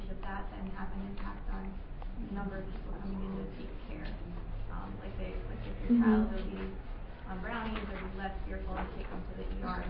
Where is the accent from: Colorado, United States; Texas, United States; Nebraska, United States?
Colorado, United States; Boulder; Hey, I'm from Boulder.